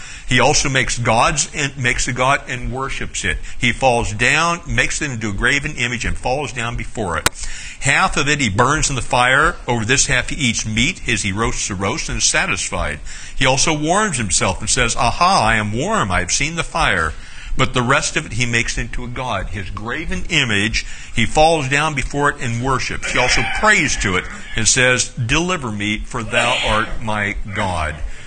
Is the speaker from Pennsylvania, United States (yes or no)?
no; Alaska, United States; the only thing I could think of was, well, I'm from Alaska.